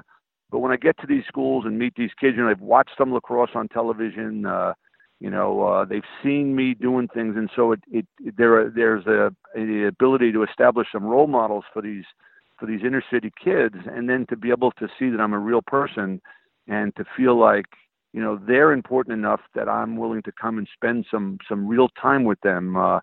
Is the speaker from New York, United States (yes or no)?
yes; New York City, New York, United States; I'm from New York City. I can talk in those terms.